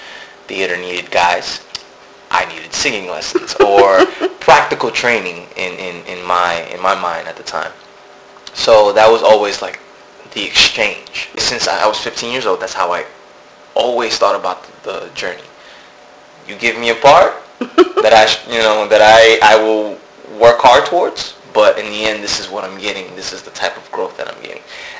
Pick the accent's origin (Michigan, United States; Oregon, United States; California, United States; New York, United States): New York, United States; But I grew up in New York, and New York is already a melting pot of different cultures.